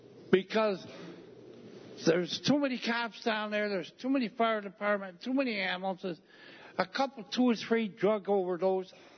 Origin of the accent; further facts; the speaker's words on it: Newfield, New York, United States; I'm from Newfield.